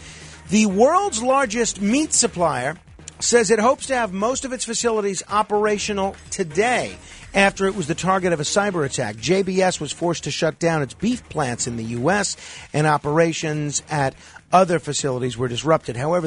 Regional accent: Staten Island, New York, United States; I grew up in Staten Island. Half of Staten Island has moved to New Jersey.

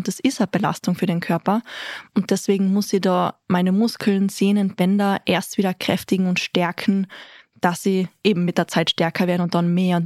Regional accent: Tyrol, Austria; Meine Eltern oder wo ich aufgewachsen bin, ist in der Nähe von Tristach.

